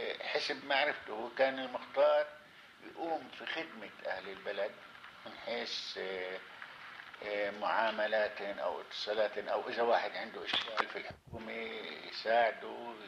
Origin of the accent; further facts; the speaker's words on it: Al-Sumayriyya, Palestine; moved away as an adult; بلدتنا اسمها سمرية أضاء عكا، من مواليد 1924. عشت في المخترة شي سنتين مش أكتر في البلد قبل خروجنا.